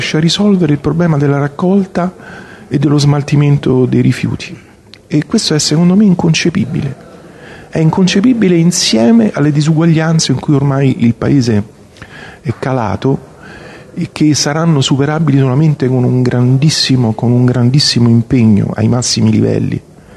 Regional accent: Rome, Lazio, Italy; born there; peraltro io sono nato e vivo a Roma, ma considero Torino la mia città adottiva

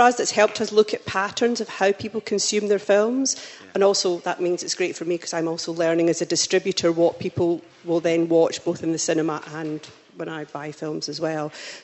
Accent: Scotland, United Kingdom; from Scotland, part of the UK, just.

